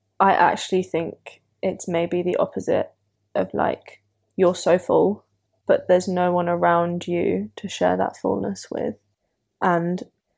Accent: Stoke Newington, London, United Kingdom; I'm from Stoke Newington.

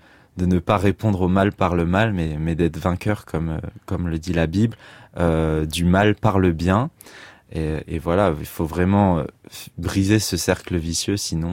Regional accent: Saint-Cyr-sur-Loire, Centre-Val de Loire, France; Alors j'ai grandi à Saint-Cyr-sur-Loire, qui est une ville de l'Indre-et-Loire, à côté de Tours.

